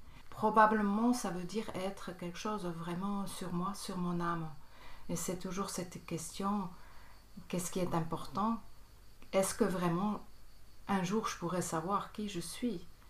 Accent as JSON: {"language": "French", "region": "Bern", "country": "Switzerland", "tie": "born or raised there", "said": "j'ai 58 ans. Je viens de Berne, c'est en Suisse. J'ai grandi... aussi à Berne."}